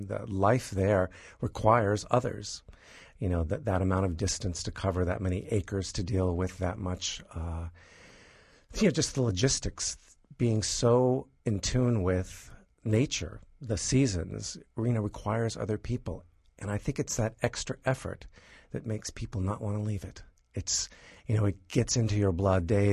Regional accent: Columbus, Ohio, United States; I grew up in Columbus.

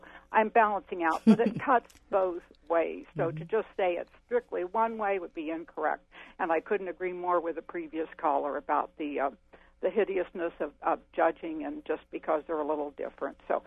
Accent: Ohio, United States; I grew up Protestant in Southwest Ohio

